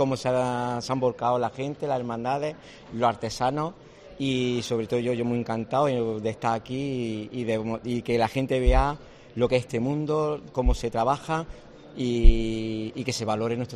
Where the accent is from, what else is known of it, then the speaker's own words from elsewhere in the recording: Guadix, Andalusia, Spain; de allí, de donde yo soy, de Guadix.